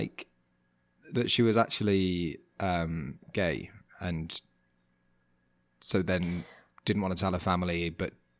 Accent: Manchester, North West England, United Kingdom; So I grew up in Manchester, in the northwest of England. And Manchester is kind of famous for rain. It rains 2/3 of the year.

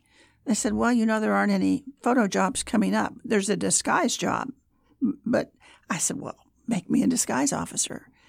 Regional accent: Kansas, United States; Because I was from Kansas and I didn't know.

